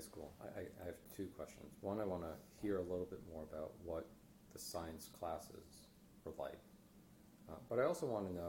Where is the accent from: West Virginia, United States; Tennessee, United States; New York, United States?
New York, United States; I'm a New Yorker, so I'm quite familiar with the Regents exams.